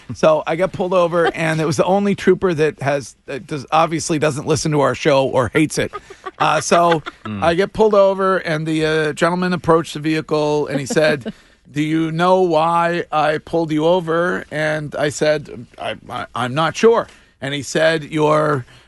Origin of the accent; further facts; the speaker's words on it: Stowe, United States; my hometown police department, the Stowe PD